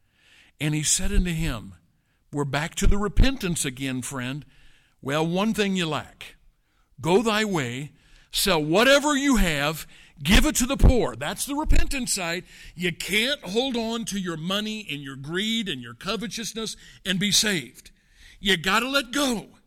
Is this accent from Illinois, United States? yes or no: yes; Chicago, Illinois, United States; I'm a guy from Chicago, Illinois.